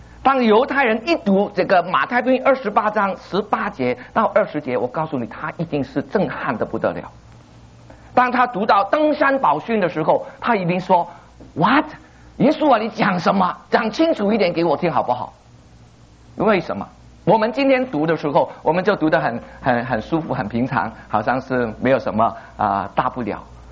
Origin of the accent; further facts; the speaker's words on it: Hong Kong; moved away as an adult; now in United States; 我在1987年过来美国，我从香港过来赴了念 MA 的时候